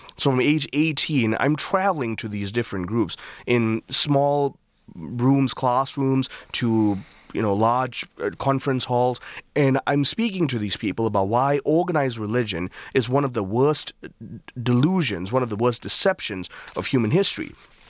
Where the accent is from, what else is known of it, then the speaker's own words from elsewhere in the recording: Kuala Lumpur, Malaysia; growing up in Kuala Lumpur is like growing up in New York. And it's a developed area of the world. And very urban, very fast-paced.